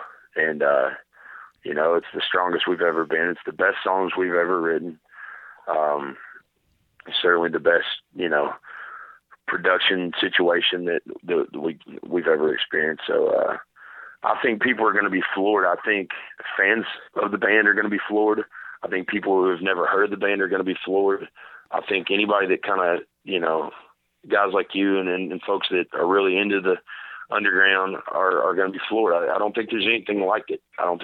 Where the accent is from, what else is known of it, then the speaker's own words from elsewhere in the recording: Kentucky, United States; We're from Kentucky, man.